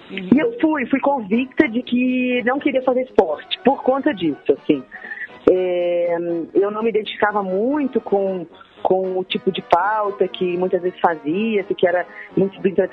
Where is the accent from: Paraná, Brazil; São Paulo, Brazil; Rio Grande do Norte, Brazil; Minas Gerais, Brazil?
Minas Gerais, Brazil; now in Rio de Janeiro, Brazil; Eu sou mineira, morei em Minas até 15 anos, mas depois eu fui pro Rio e aí fiquei lá.